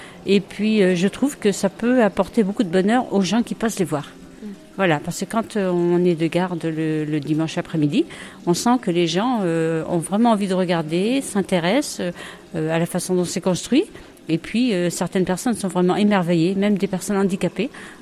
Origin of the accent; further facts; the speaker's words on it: Pleucadeuc, Brittany, France; Je suis de Pleucadoc.